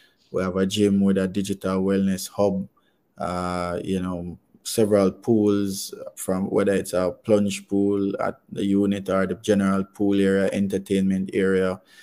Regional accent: Scotland, United Kingdom; which is what I learned growing up in Kintyre.

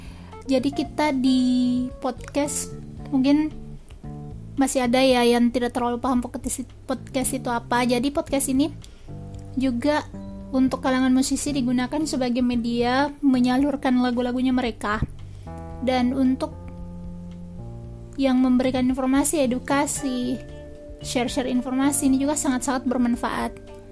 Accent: South Sulawesi, Indonesia; Jadi saya asalnya dari Sulawesi Selatan dan tinggalnya di Kota Makassar.

